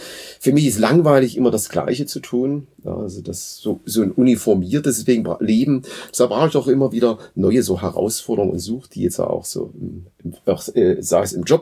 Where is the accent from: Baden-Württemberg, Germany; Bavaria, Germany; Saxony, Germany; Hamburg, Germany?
Saxony, Germany; Dresden; now in Schmalkalden, Germany; Ja, ich komme aus Dresden und bin jetzt hier schon so eine ganze Weile auch in der Hochschule in Schmalkalden tätig, auf der Professur Multimedia Marketing.